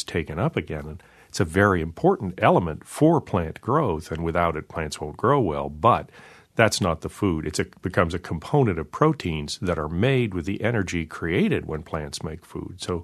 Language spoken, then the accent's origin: English; California, United States; I was brought up in California, and I spent a lot of time, most of my time, outdoors. I spent all summer hiking the Sierra.